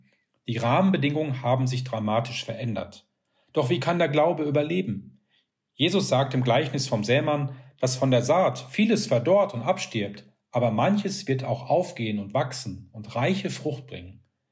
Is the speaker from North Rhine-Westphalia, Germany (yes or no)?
yes; North Rhine-Westphalia, Germany; meinen Urlaub in meiner Heimat im Sauerland zu verbringen.